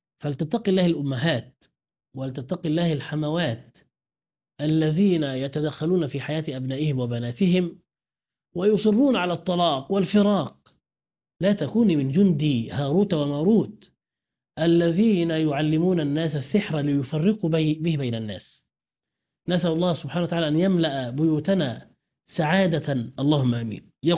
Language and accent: Arabic; Egypt; بلدنا مصر